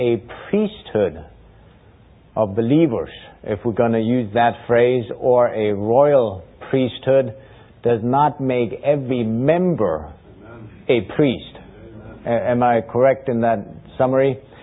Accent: Germany; Because my idea growing up in Germany as a Lutheran, Dr. Holmes, the priest, black shirt, collar, was this higher person

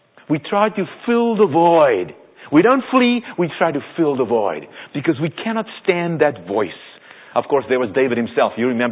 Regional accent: South Africa; when I was growing up in South Africa

